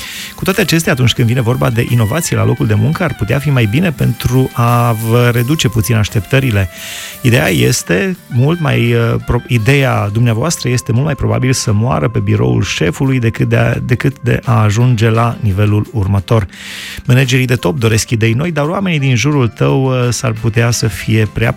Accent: Alba Iulia, Alba County, Romania; eram în Alba Iulia, am crescut în Alba Iulia

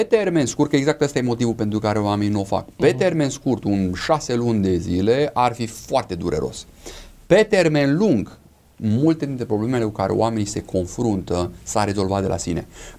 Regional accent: Romania; noi ca și români suntem obișnuiți tot timpul să minimalizăm cheltuielile.

